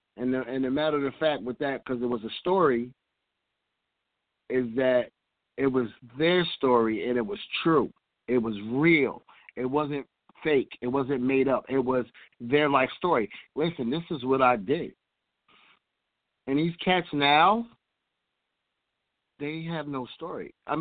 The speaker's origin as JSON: {"language": "English", "region": "New York", "country": "United States", "lives_now": "Florida, United States", "said": "Yes, I'm from New York, but I live in Florida."}